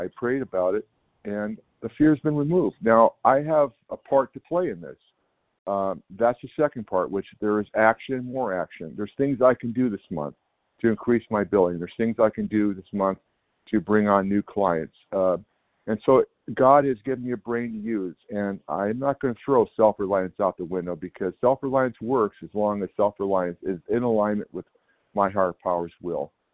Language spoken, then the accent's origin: English; California, United States; Good morning, everybody. I'm from California.